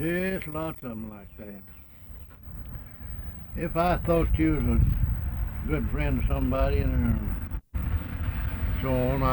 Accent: Lutherville, United States; born there; I was born in Johnson County.

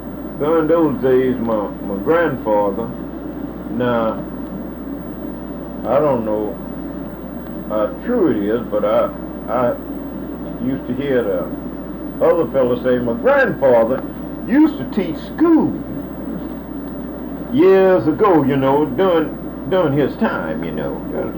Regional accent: Birmingham, Alabama, United States; I come from Birmingham, and I come around the Mobile side

